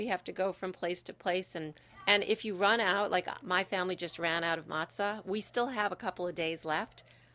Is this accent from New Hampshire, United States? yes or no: yes; Goffstown, New Hampshire, United States; from Goffstown, member of Temple Beth Jacob.